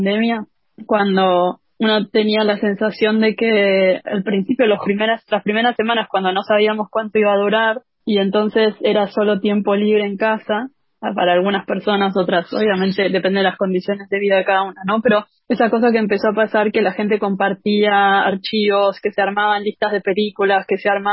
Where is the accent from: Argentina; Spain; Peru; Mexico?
Argentina; Trelew, Chubut; born there; yo nací en la Patagonia, en un pueblo que se llama Trelew